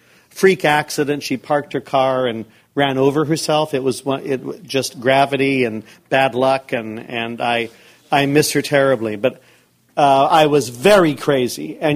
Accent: California, United States; I'm from Northern California. We do not even speak to the people in Southern California, just so you know, in case you think we're all, in case you think we're all from down there.

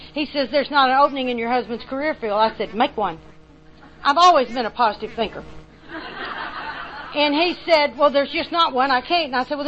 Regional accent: Arkansas, United States; Now, I'm from Arkansas. We don't have that kind of snow.

